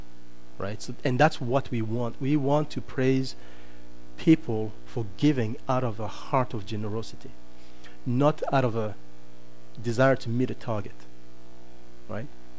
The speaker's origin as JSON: {"language": "English", "country": "Canada", "said": "I'm from Canada."}